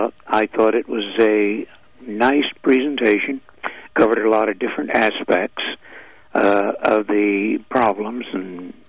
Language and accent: English; Kansas, United States; also born or lived in Nebraska; I grew up in Kansas and Nebraska. And I was out in the field one day, 9 years old.